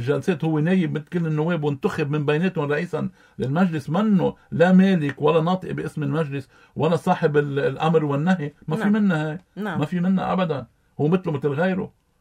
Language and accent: Arabic; Lebanon; وأنا كمواطن لبناني